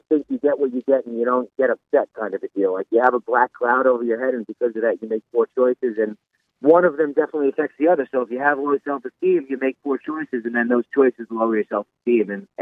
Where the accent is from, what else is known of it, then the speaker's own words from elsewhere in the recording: New York, United States; I'm also from New York, but that was just an afterthought.